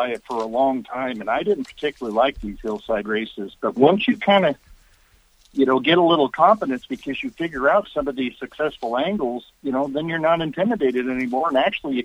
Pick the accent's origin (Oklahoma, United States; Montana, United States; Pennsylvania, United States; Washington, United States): Washington, United States; Spokane; Ron Glatt actually held the record for most wins at a meet for a year at Playfair, my hometown.